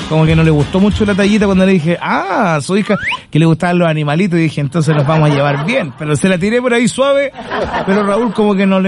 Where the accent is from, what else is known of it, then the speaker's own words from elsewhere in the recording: Talcahuano, Biobío, Chile; somos de Talcahuano